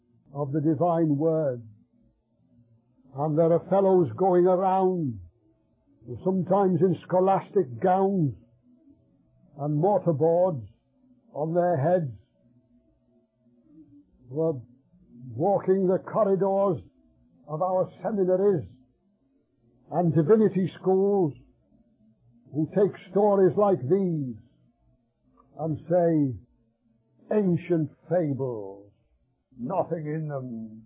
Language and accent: English; England, United Kingdom; I assure you, as an Englishman, that we could badly do with him back there in England